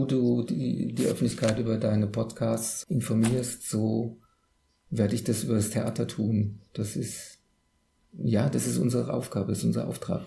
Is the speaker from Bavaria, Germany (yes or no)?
no; Hesse, Germany; born there; moved away as an adult; Also ich bin ja eigentlich gebürtiger Hesse, lebe jetzt seit 2006 in Franken, in Oberfranken.